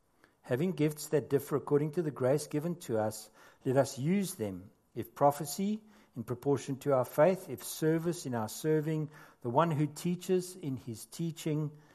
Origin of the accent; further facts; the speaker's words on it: South Africa; accent: South African; as you can hear from my accent, it was a South African government stamp on it